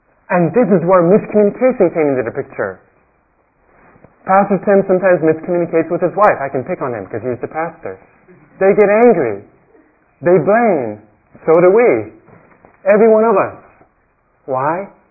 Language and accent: English; San Francisco, California, United States; Well, I grew up in San Francisco.